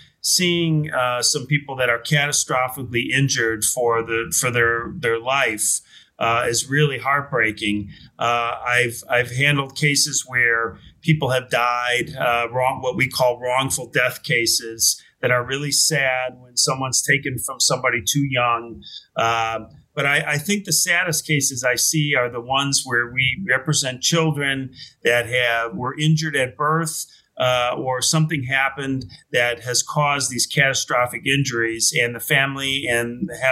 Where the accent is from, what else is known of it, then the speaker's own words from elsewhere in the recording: Chicago, Illinois, United States; also born or lived in New York; I grew up in Chicago, went to school in Chicago, went to college on the East Coast in New York, came back to Chicago for law school, and I've been a practicing attorney for 27 years in the Chicagoland area.